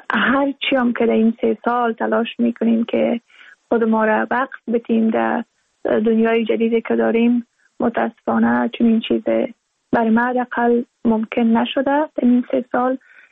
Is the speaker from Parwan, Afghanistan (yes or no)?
no; Balkh, Afghanistan; که زادگاه من، که زادگاه رابعه و مولانا است، یعنی بلخ، ما تقریبا 30 سال پیش در بلخ زاده شدم و اونجا در مدرسه رفتم